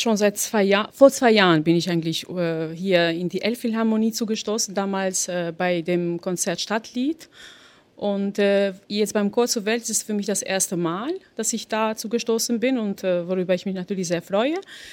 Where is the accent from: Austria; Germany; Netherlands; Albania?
Albania; Also ich komme ja ursprünglich aus Albanien